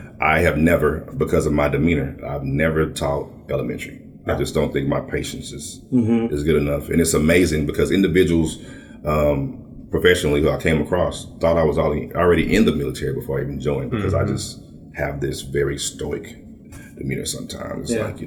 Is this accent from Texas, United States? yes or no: yes; Dallas, Texas, United States; So, I am from Dallas, Texas, Oak Cliff.